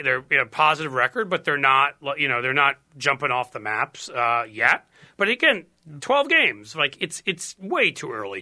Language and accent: English; New York, United States; And well, I'm from New York and a Yankees fan, so I can always make fun of the Mets.